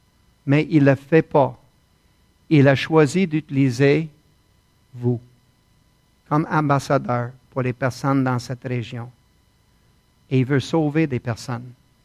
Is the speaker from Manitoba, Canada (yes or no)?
yes; Winnipeg, Manitoba, Canada; La valeur numéro un avec laquelle j'ai été élevé à Winnipeg